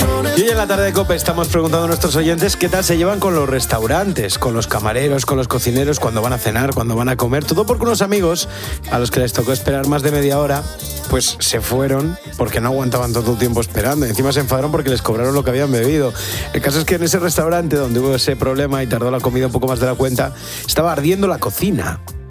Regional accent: Galicia, Spain; Yo pienso en Galicia, que es mi tierra, ¿no?

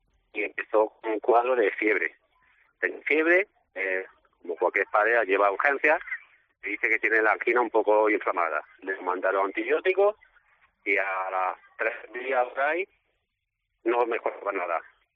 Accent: Martos, Andalusia, Spain; nosotros somos de Marto, de un pueblo de Jaén

